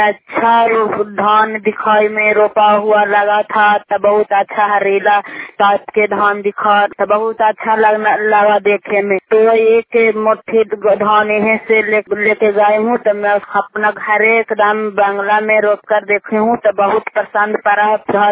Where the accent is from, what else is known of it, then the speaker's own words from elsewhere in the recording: Puna, Bihar, India; प्रखंड हिलसा जिला नालंदा से बोल रहा हूँ। घर पूना एक हिलसा के बुना के रहने वाली हूँ और एक जगह मैं शहर के रहने वाले हूँ।